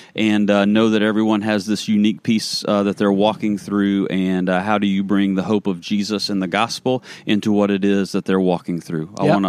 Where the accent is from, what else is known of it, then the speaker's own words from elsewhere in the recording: Wellford, South Carolina, United States; also born or lived in Spartanburg; now in Greenville, United States; Yeah, and I'm from Welford, South Carolina